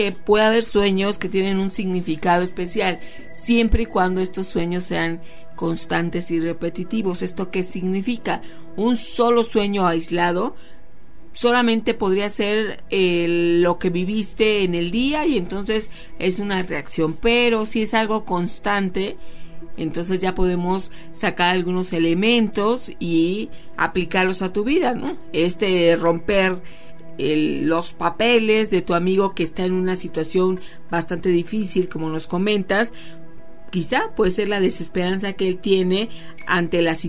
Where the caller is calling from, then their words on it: Uriangato, Guanajuato, Mexico; de Uriangato, Guanajuato.